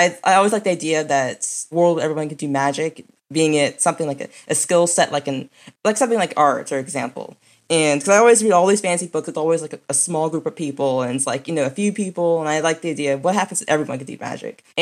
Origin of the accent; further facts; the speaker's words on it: Virginia, United States; I grew up in Virginia, which is like every part of the state is covered in history.